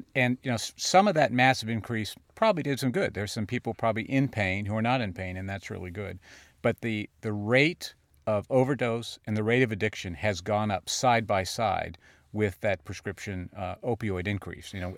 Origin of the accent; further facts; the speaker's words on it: New York, United States; You know, I'm from New York. We don't use meth.